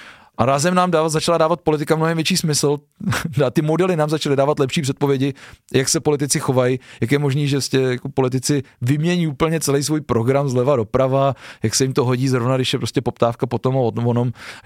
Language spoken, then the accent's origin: Czech; Žadec, Žilina Region, Slovakia; když přijdu do Žadce ze Pelíny a jsem ze Žadce původem.